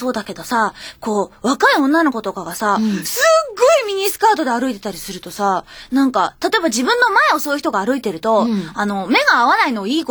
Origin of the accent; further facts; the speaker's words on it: Akita, Japan; 私秋田県だから。